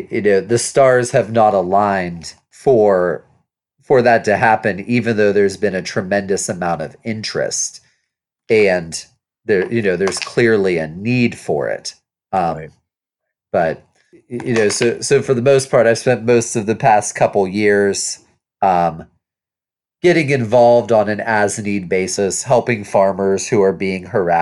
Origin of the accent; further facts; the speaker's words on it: Kentucky, United States; But like in my home state of Kentucky, if you want to try and get off of government programs by building a business, it is basically impossible.